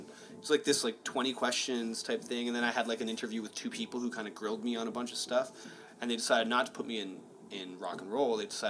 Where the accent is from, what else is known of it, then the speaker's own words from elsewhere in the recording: Scarborough, Ontario, Canada; also born or lived in Toronto; there was a whole part of my youth where I was traveling from Scarborough to Oakville to, like, go to, like, these church shows.